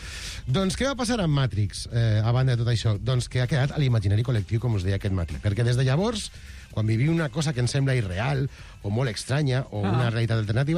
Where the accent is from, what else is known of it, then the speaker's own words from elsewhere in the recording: Castelló, Valencian Community, Spain; Ho explico novament, sóc de Castelló